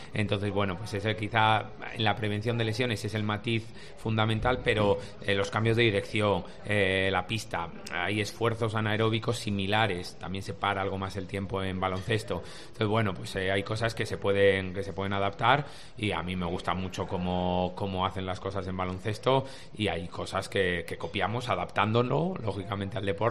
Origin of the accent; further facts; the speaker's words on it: Burgos, Castile and León, Spain; Bueno, yo vengo de Burgos